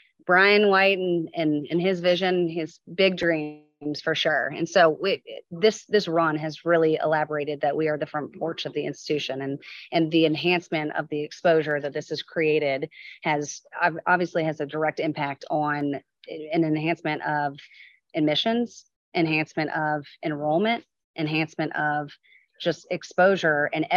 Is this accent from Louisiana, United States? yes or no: yes; New Orleans, Louisiana, United States; I'm from New Orleans, so it's pretty stoic and representative of New Orleans.